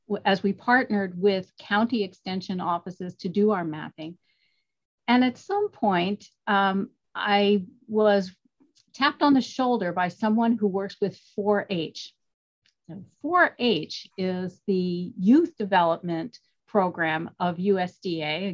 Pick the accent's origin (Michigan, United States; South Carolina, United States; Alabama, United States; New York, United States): New York, United States; New York City; I grew up in New York City, but we spent a lot of time outdoors, not only in the garden, but going to the parks, going to the beach